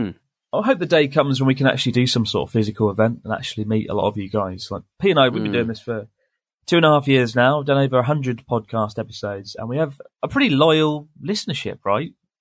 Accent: Ibaraki, Japan; I was born and raised in Japan. I went to high school in Ibaraki Prefecture, just north of Tokyo. And I was in my high school rugby team. I was never very good at rugby, but my parents were from New Zealand

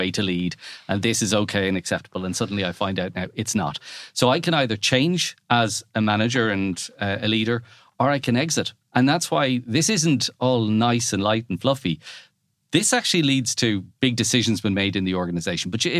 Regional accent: Ireland; Now, being Irish and cynical, I was kind of going, I wonder, is this American, and kind of overplaying it a bit.

